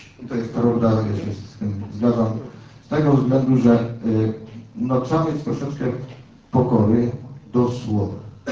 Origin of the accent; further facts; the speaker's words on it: Lesser Poland, Poland; żeby my górale